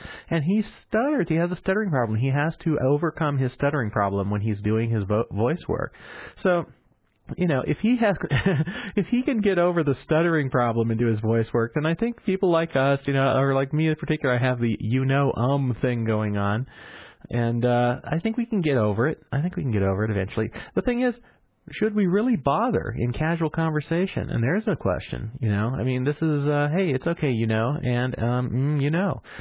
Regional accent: Missouri, United States; accent: Missouri; also born or lived in California; I lived in California for a long time, quite a few years of my life. And I used to speak with a Missouri accent.

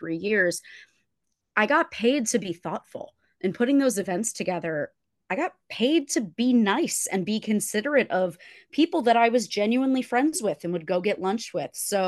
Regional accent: New Jersey, United States; And in the … New Jersey world in which I was raised

